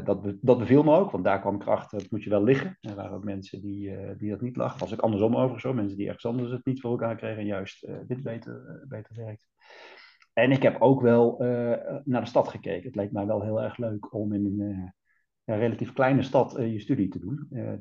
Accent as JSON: {"language": "Dutch", "town": "Vught", "region": "North Brabant", "country": "Netherlands", "tie": "born there", "said": "ik ben geboren in Vught en inderdaad, na Vught ben ik in Maastricht gaan studeren. En na mijn studie ben ik eigenlijk rechtstreeks naar Amsterdam gegaan, waar ik in de luchtvaart ben begonnen. En altijd naar Amsterdam ben blijven wonen, overigens."}